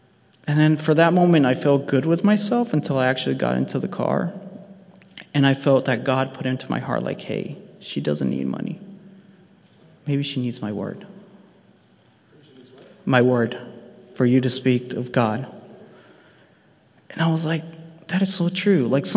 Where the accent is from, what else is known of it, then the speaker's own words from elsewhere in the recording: Ecuador; He was like, in Ecuador, because I'm from Ecuador. So in Ecuador, there are a lot of kids that work cleaning your shoes.